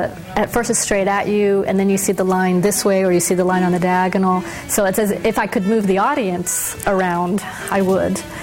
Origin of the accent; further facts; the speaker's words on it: United States; the privilege of being an American artist and traveling into these areas